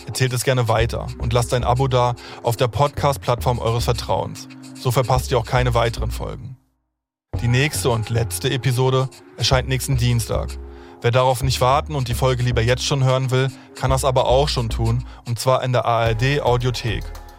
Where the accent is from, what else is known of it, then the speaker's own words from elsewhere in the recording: East Germany, Germany; über meine Kindheit und Jugend im Osten